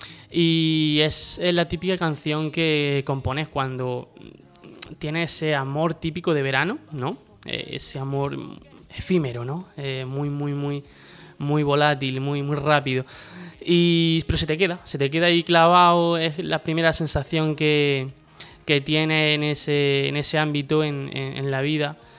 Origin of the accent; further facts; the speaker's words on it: Cehegín, Region of Murcia, Spain; En Bullas, mi pueblo vecino, yo soy de Cejín